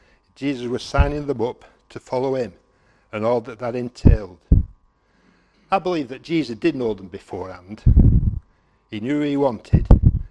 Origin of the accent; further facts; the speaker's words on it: England, United Kingdom; accent: northern; I thought, my northern accent, how am I going to do?